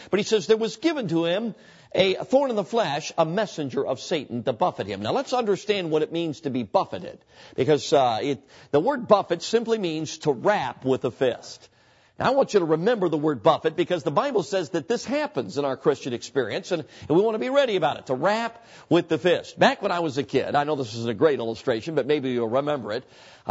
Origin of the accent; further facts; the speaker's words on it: Chicago, Illinois, United States; I guess it's because I grew up in Chicago